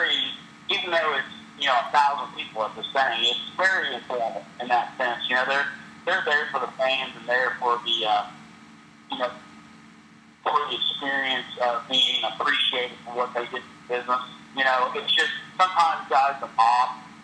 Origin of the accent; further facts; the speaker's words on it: Memphis, Tennessee, United States; even though I'm from the Memphis area